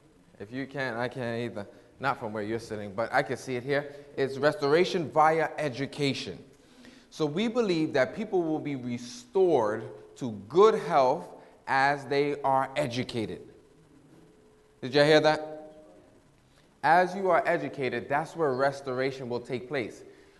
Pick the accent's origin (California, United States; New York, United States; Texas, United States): New York, United States; Growing up in New York, your windshield wipers, it works all the time.